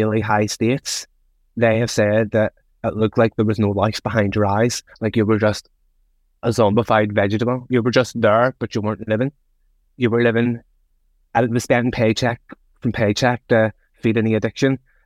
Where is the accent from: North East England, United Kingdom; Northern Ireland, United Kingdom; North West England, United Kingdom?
Northern Ireland, United Kingdom; Belfast; being a working class gay man, growing up in West Belfast